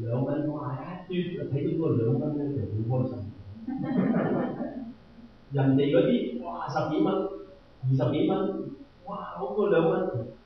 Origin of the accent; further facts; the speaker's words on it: Guangdong, China; 可能我哋廣東人比較少啲